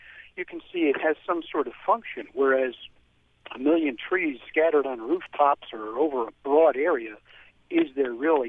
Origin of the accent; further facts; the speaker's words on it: New Jersey, United States; Just want to let you know, I grew up in New Jersey, so I have some appreciation for the what you face in New York City.